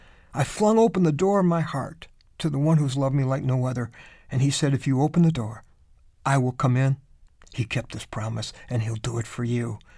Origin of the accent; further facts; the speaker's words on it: Illinois, United States; Of course, I grew up in Illinois, but he's a hero to a lot more people now